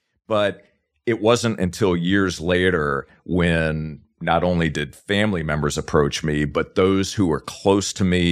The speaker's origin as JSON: {"language": "English", "region": "Virginia", "country": "United States", "tie": "born or raised there", "lives_now": "Florida, United States", "said": "Born and raised in Virginia. That's not where I live today. I'm actually in Florida, where I'm recording this from."}